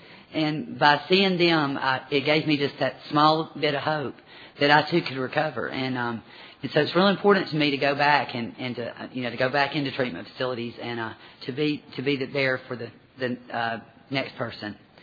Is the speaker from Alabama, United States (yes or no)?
yes; Birmingham, Alabama, United States; I'm from Birmingham, Alabama.